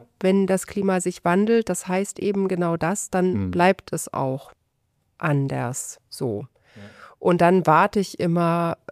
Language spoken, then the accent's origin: German; Leipzig, Saxony, Germany; nachdem ich dann aus Leipzig einmal weg war, wo ich herkomme, immer so die einzige Ostdeutsche.